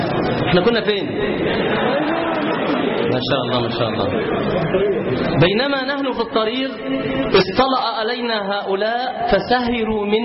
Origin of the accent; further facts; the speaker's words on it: Nigeria; Arabic is a second language; طبعا انا راجل اساسا نيجيري، اللغه العربيه عندي صحبه اتعلم اللغه العربيه